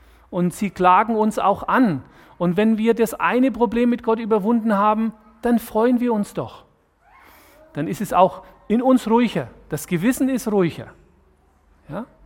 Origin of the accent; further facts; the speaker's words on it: Nuremberg, Bavaria, Germany; ich komme ja aus Nürnberg, Marienberg, in die Gemeinde bin ich getauft worden.